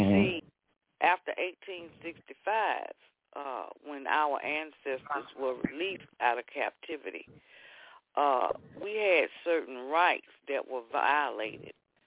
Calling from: Georgia, United States; I'm calling from Georgia

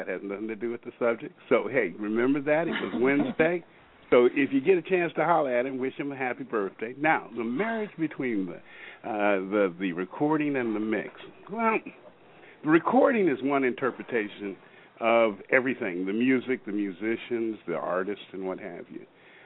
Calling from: Federal Way, Washington, United States; I'm calling in from Washington State. I'm up here in Federal Way, which is right outside of Seattle, Pacific Northwest.

